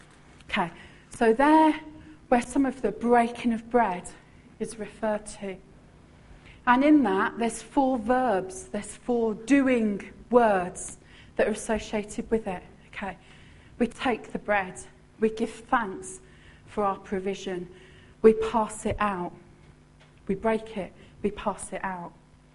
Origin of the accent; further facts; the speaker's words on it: Brighton, South East England, United Kingdom; Now, I'm from Brighton, I see the waves when they hit that shore.